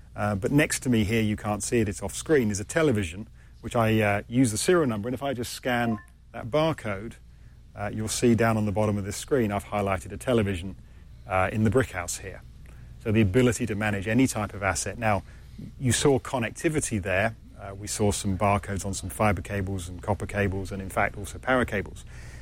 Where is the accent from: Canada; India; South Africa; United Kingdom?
United Kingdom; now in San Luis Obispo, United States; I actually live in San Luis Obispo, which is about 3 hours down the coast, but obviously not from around here originally, from the UK.